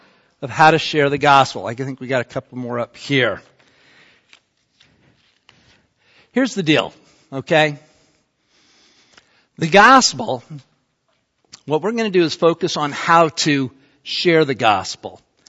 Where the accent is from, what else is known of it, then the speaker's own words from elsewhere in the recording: Salt Lake City, Utah, United States; Let's say, in my case, they know I'm from Salt Lake City, Utah.